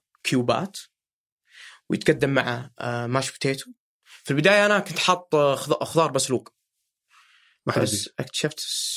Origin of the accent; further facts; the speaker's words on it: Saudi Arabia; احنا سعوديين